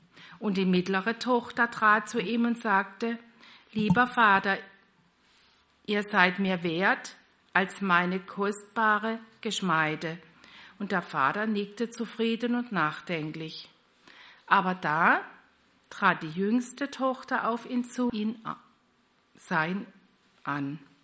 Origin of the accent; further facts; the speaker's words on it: Slovakia; German is a second language; now in Germany; Ich bin aus Slowakei